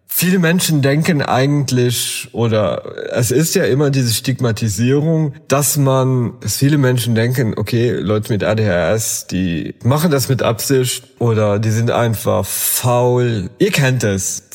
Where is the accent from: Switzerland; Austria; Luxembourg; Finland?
Luxembourg; moved away as an adult; ich komme ja ursprünglich aus Luxemburg, habe über 30 Jahre da gelebt und naja, irgendwie die Liebe und die Arbeit hat halt dafür gesorgt, dass ich irgendwo hier oben geblieben bin.